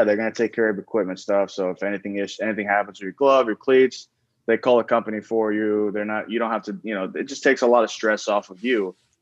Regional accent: Florida, United States; I grew up in South Florida. Family didn't have a lot of money

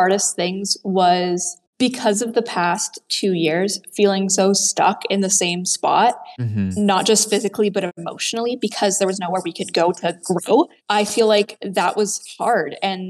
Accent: Vancouver, British Columbia, Canada; now in Toronto, Canada; I'm calling from Toronto, but I originally am from Vancouver.

